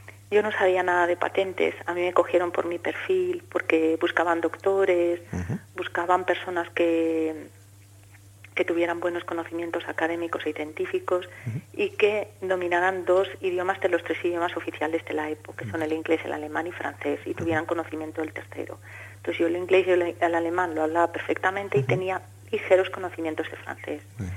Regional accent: Valencia, Valencian Community, Spain; A Valencia, porque yo soy de Valencia.

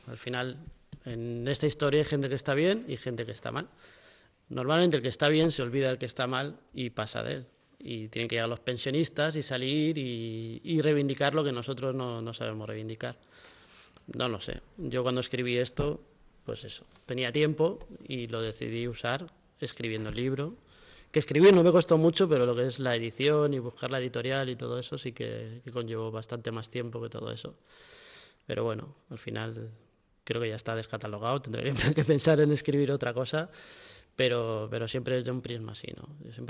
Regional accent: Basque Country, Spain; Y eran catalanes, eran andaluces, éramos vascos, eran de Madrid

